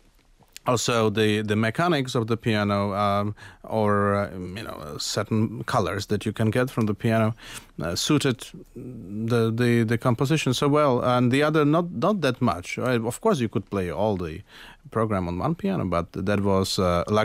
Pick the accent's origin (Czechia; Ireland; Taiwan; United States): Czechia; Czech Republic in the 80s, and I was supposed to play something in the hall of the Russian army in my hometown.